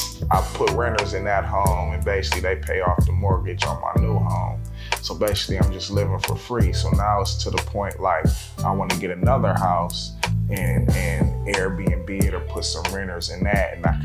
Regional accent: Detroit, Michigan, United States; Nah, I'm from Detroit.

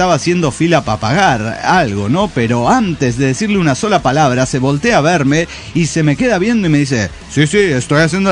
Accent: Reynosa, Tamaulipas, Mexico; de Reynosa, Tamaulipas, México.

